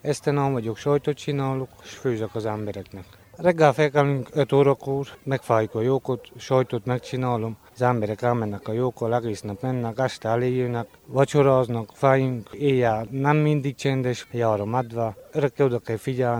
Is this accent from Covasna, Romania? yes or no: no; Dănești, Harghita, Romania; Na, 2 éve vagyok itt, ennél a gazdánál. Csíkból vagyok.